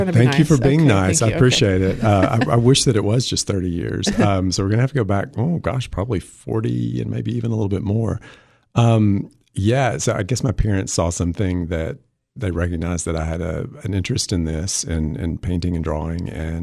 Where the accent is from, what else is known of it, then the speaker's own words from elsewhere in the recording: Livingston, Tennessee, United States; Growing up in Livingston, Tennessee, there are not a lot of people who make their living in the arts.